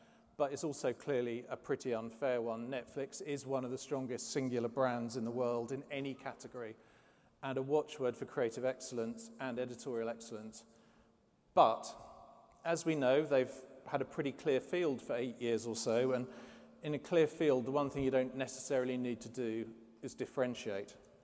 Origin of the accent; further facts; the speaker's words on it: London, United Kingdom; I'm here from London.